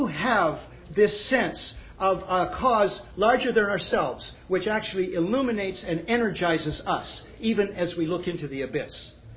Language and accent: English; Canada; I speak as a Canadian